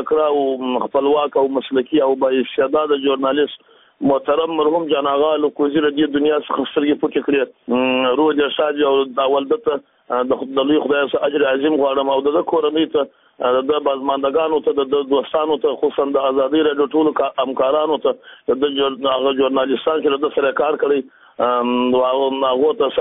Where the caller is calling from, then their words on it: Jowzjan, Afghanistan; د جوزجان څخه